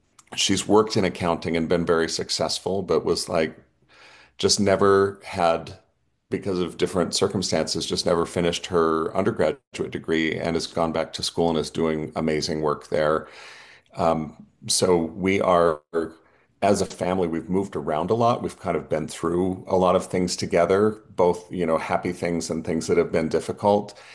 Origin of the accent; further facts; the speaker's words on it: Utah, United States; born there; I was born in the Salt Lake area to a what I think of as a devout Latter-day Saint family